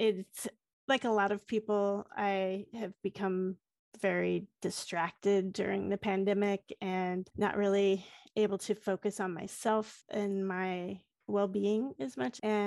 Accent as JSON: {"language": "English", "town": "St. Louis", "region": "Missouri", "country": "United States", "said": "He's a hometown hero. We're both from St. Louis."}